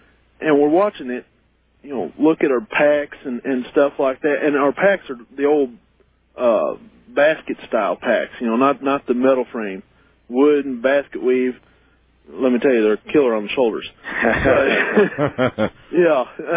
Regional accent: Columbia, Missouri, United States; I'm from Columbia, Missouri. Columbia.

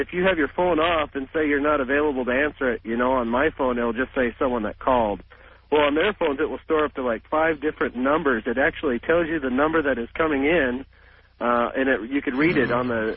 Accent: United States; And I listened to your show back when I'm home in the States, and I thought I'd give you a call when I got over here on vacation with my wife

